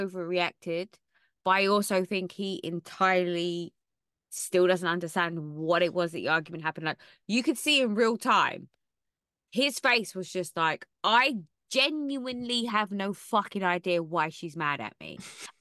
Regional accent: London, United Kingdom; I'm from West London, not East London

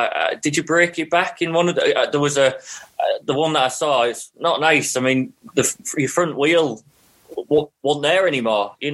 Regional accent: Hull, Yorkshire and the Humber, United Kingdom; because I'm from Hull

